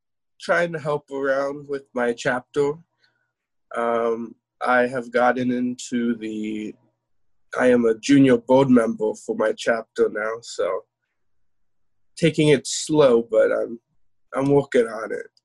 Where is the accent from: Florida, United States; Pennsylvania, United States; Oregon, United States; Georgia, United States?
Oregon, United States; Lebanon; I'm from Lebanon, Oregon. I'm in my house for quarantine, and I am 16